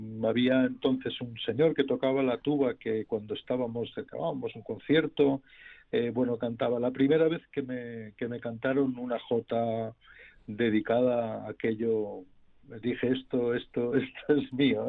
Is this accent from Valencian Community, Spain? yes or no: yes; Valencian Community, Spain; soy valenciano, por lo tanto soy del sur de la Corona de Aragón.